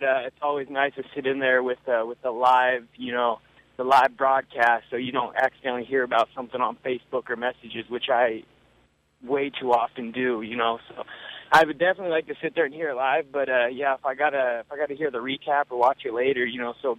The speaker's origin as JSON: {"language": "English", "town": "Okanogan", "region": "Washington", "country": "United States", "tie": "born or raised there", "said": "Okanagan, yeah, it's where I grew up. It's like 90 minutes north of Wenatchee, if you have any clue where that's at. It's kind of by the Canadian border. Just a little"}